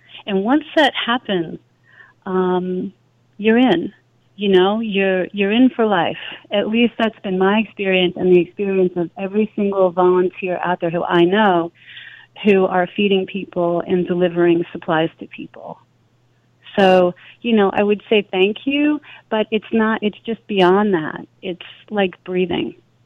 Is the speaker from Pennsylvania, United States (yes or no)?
yes; Philadelphia, Pennsylvania, United States; And I'm from Philadelphia.